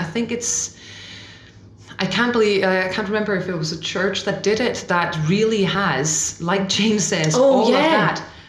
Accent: Denmark; English is a second language; We're going on tour in Denmark next week, actually. So taking it to my home country.

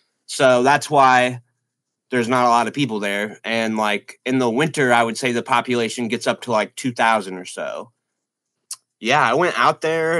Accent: Illinois, United States; I'm from Central Illinois. I grew up, you know, in a small town out surrounded by cornfields

